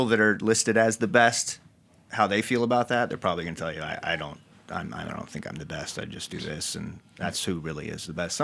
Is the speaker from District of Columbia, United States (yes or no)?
no; Kihei, Hawaii, United States; See, I grew up in Kihei. Went to Baldwin High.